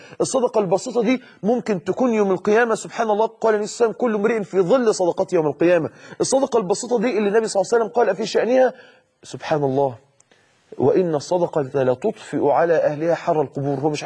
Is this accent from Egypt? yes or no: yes; Mansoura, Dakahlia, Egypt; رغيف مثلا بخمسه ساغ عندنا في المنصوره في مصر